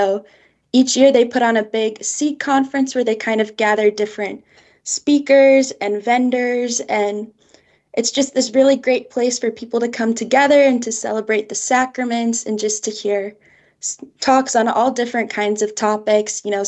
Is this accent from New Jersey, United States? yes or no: yes; New Jersey, United States; Yeah, so I'm from New Jersey, but I ended up going to school at the University of South Carolina, like many people from the North are nowadays.